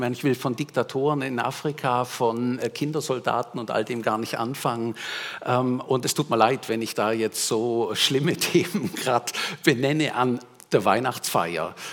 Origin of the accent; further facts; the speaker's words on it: Germany; moved away; Oder wenn ich in mein Heimatland nach Deutschland schaue